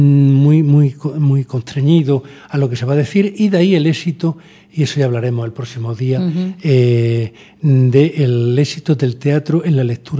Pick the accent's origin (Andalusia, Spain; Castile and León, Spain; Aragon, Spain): Andalusia, Spain; La Rambla; moved away as an adult; now in Madrid, Spain; unos escenarios naturales en la Rambla, en mi pueblo, en Córdoba